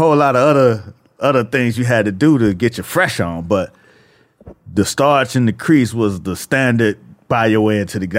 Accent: the South, United States; I'm from the South, so you know what I'm saying?

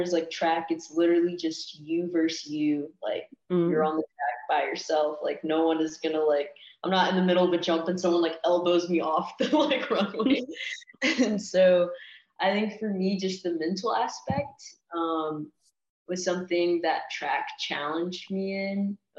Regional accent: Hoover, Alabama, United States; I loved it. I think Hoover is like very like typical small town feel.

